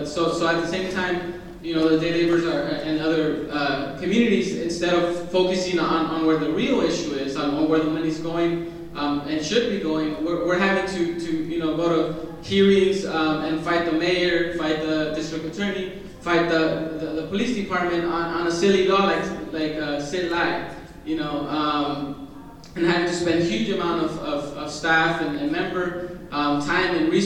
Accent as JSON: {"language": "English", "town": "San Francisco", "region": "California", "country": "United States", "said": "I'm also from San Francisco."}